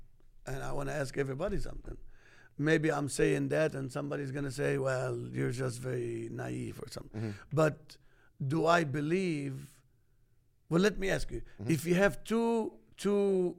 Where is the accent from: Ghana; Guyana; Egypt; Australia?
Egypt; English is a second language; now in United States; I was born in Egypt. I'm Egyptian. I've had the best success in America.